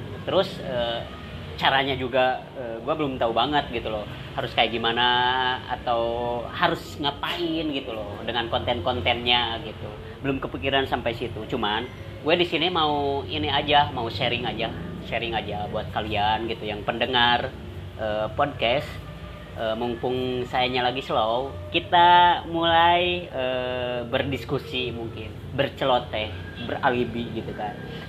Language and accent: Indonesian; Garut, West Java, Indonesia; gue itu berasal dari kota Garut. Gue umur sekarang udah mau 27 tahun, kelahiran 93.